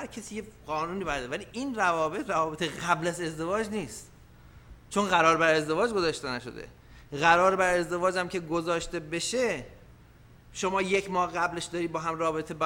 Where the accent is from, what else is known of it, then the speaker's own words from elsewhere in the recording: Iran; ما ایرانی هستیم آقا، ما ایرانی هستیم